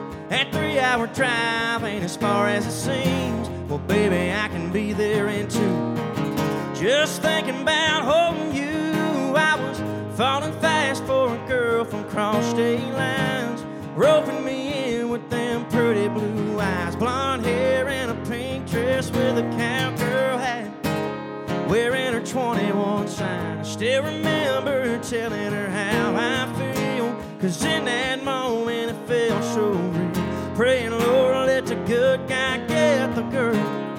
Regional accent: Pooler, Georgia, United States; Well, folks … I'm from Pooler, Georgia

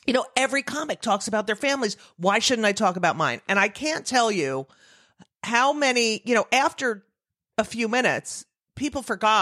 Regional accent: New Jersey, United States; I grew up in New Jersey. My mother grew up in Manhattan.

